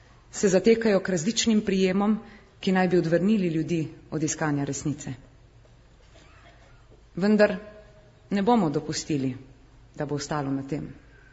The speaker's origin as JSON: {"language": "Slovenian", "region": "Littoral", "country": "Slovenia", "said": "Sama prihajam iz Primorske"}